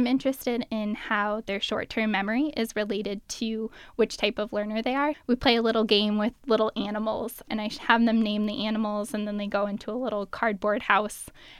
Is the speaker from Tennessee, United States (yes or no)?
no; Marana, Arizona, United States; Growing up in Marana, I really like country music. It just kind of goes with growing up there.